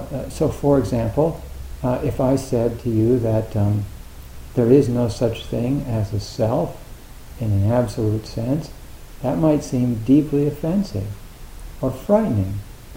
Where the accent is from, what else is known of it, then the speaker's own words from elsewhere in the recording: New Jersey, United States; if instead of growing up in New Jersey, we'd grown up in Montana